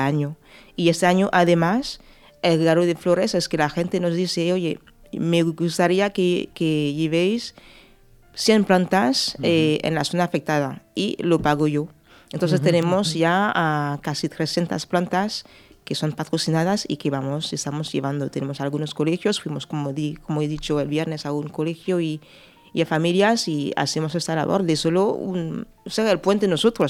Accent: France; Spanish is a second language; also born or lived in England; yo soy francesa, también he vivido en Inglaterra 20 años

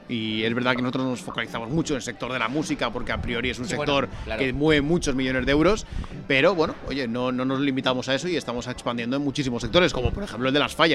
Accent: Valencia, Valencian Community, Spain; somos de Valencia, claro. Somos de Valencia, hacemos festivales por todo el mundo, pero hombre, siendo de Valencia

